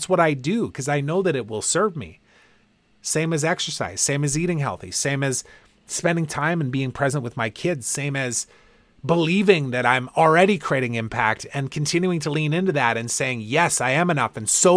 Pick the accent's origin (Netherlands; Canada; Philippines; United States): Canada; like winning the Stanley Cup as a young hockey player growing up in Canada.